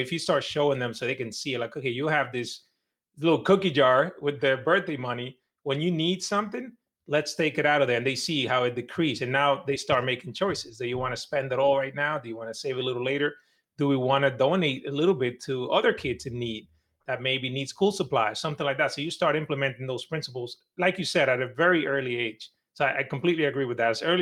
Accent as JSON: {"language": "English", "country": "Dominican Republic", "tie": "born or raised there", "said": "I grew up in Dominican Republic. We didn't really have a lot of means in terms of money, right?"}